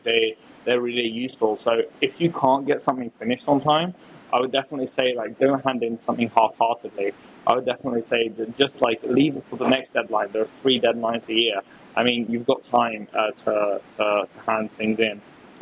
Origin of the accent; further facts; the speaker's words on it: United Kingdom; I'm actually quite passionate about the topic of human trafficking because I'm British.